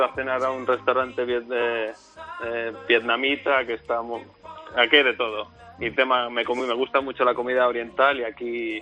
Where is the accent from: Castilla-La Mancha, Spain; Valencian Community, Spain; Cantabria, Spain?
Cantabria, Spain; Santander; Yo soy de Santander y tener la playa cerca es algo que valoro bastante.